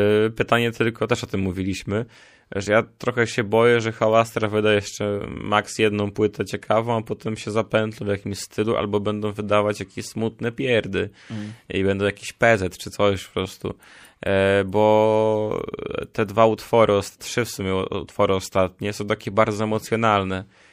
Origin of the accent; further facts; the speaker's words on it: Podlaskie Voivodeship, Poland; Moja mama to katechetka, a ja jestem z Podlasia.